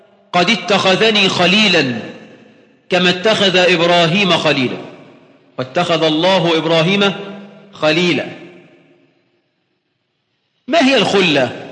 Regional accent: Egypt

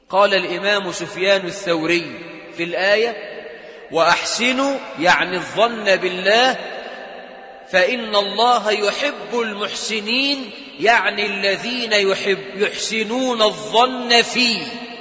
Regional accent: Egypt; اللهم اجعل بلدنا مصر أمنا أمانا، رخاء سخاء

